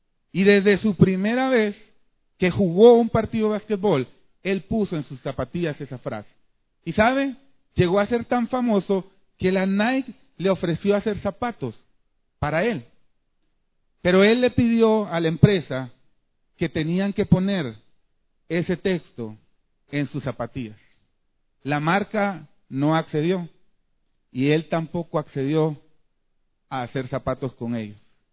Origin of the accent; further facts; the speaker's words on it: El Salvador; Como dije que soy salvadoreño, ya todos pupusas dijeron.